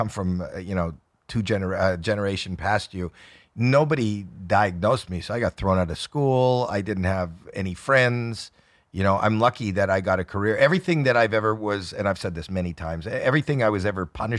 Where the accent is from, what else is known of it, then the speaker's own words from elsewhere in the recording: Canada; And I'm Canadian.